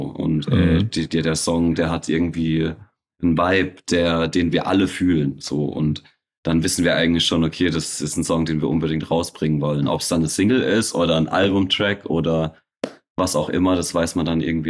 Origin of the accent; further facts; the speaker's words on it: Schifferstadt, Rhineland-Palatinate, Germany; wir kommen aus Schifferstadt, aus einer kleinen Stadt, wo wenige Leute Musik machen